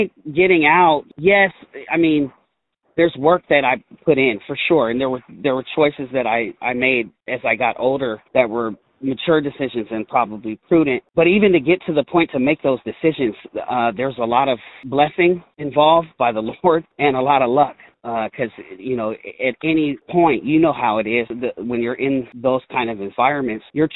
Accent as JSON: {"language": "English", "town": "Seattle", "region": "Washington", "country": "United States", "tie": "born or raised there", "said": "Well, I was born in Washington State, actually, in Columbia City, the south end of Seattle."}